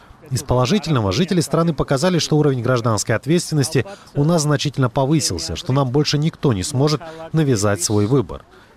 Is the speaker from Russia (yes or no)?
no; Georgia; Russian is a second language; Мы, грузины, любим выпить хорошее вино.